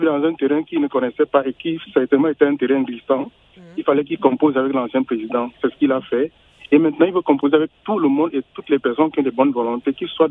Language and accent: French; Cameroon; moi, je viens du Cameroun. J'essaie un peu de comparer avec mon pays